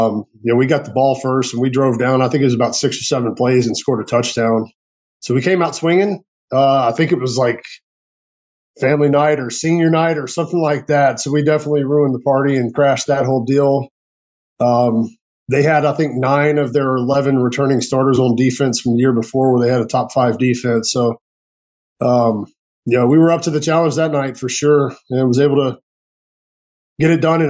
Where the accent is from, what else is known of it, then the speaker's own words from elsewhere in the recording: Alexandria, Louisiana, United States; It's only 45 minutes from where I grew up in Alexandria.